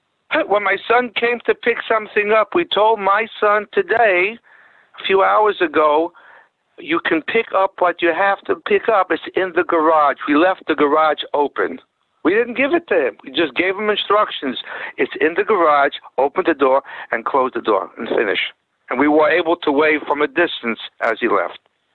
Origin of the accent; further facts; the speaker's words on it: Borough Park, New York, United States; I'm from Borough Park.